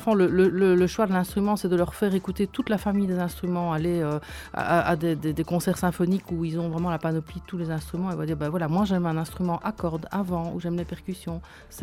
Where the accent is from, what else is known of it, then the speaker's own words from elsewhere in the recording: Liège, Wallonia, Belgium; Je suis liégeoise, oui.